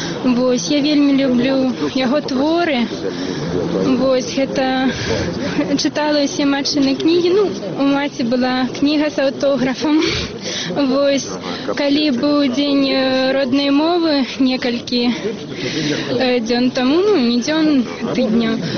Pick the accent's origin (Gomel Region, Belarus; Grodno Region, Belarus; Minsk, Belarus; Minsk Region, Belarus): Gomel Region, Belarus; Gomel; я студентка, вчуся у Білоруському державному університеті. Я сама з Гомеля, ось, і, напевно, білоруську мову, білоруські вірші, це все для мене з маленства.